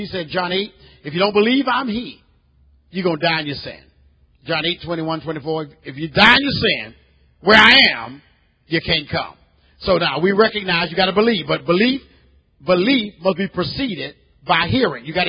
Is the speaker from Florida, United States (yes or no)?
yes; Florida, United States; Listen, since I'm from Florida, let's let the Bible talk.